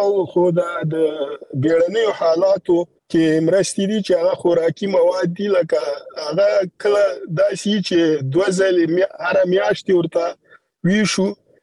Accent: Afghanistan

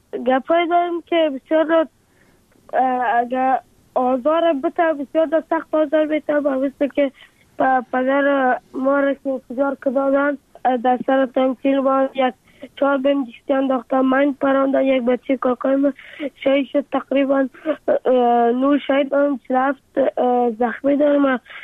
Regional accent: Afghanistan; حالا آرزو دارم که بخیر کلام که شدم افغانستان و وطن خودم را بسانم.

